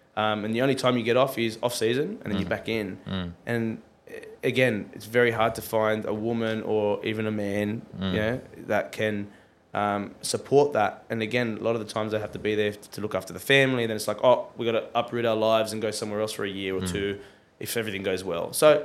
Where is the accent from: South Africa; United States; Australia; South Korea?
Australia; Sydney, New South Wales; signed my first professional deal back at in my hometown at Western Sydney Wanderers